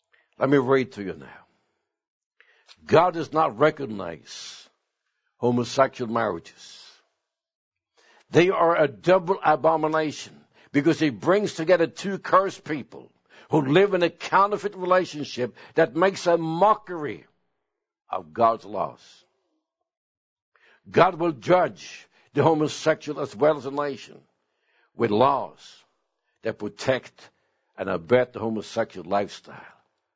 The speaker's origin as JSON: {"language": "English", "country": "Sweden", "tie": "born or raised there", "said": "Three houses from where my brother and I were raised in Sweden was a family"}